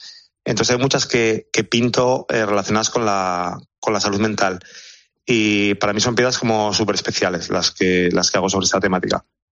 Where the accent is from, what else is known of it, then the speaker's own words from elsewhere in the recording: Oviedo, Asturias, Spain; yo crecí en Oviedo. Bueno, viví en el centro de Oviedo, y la relación que yo tenía, por ejemplo, con la cultura asturiana, incluso con el asturiano, era un poco, pues yo ahora que lo veo en perspectiva, equivocada.